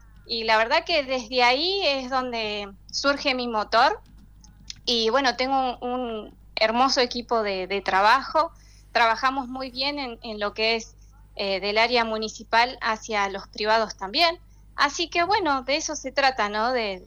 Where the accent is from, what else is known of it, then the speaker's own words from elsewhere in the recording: Trevelin, Chubut, Argentina; Yo soy nacida y criada acá en Trevelin y siempre sentí mucho orgullo